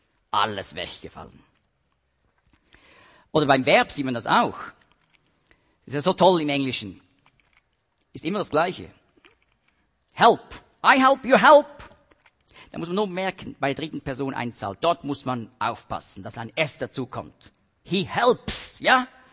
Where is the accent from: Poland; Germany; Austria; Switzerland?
Switzerland; Also ich bin mir als Schweizer bewusst, dass es wunderbare Berge in Deutschland gibt.